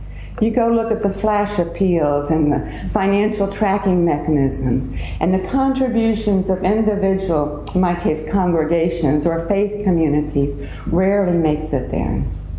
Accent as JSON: {"language": "English", "region": "Texas", "country": "United States", "said": "Now, I'm from Texas."}